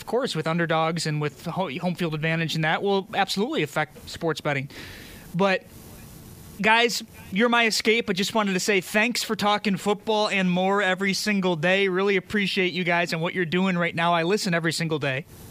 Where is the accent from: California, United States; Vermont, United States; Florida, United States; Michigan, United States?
Michigan, United States; Detroit; Guys, I'm from Detroit. I'm used to watching sports with no fans in the arena.